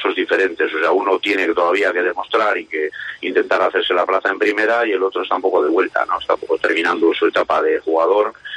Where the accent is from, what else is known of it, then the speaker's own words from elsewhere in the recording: Basque Country, Spain; yo soy guipuzcoano y soy presidente de la Federación Guipuzcoana.